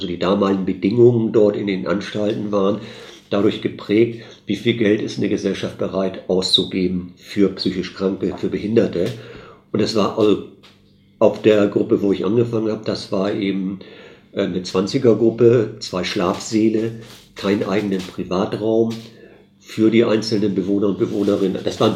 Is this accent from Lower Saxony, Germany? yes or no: yes; Stade, Lower Saxony, Germany; born there; also ich bin in Stade geboren